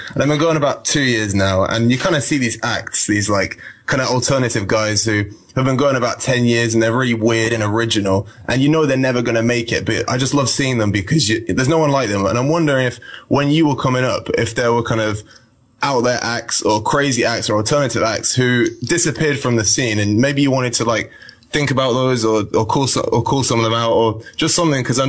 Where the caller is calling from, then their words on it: London, United Kingdom; I'm calling from London.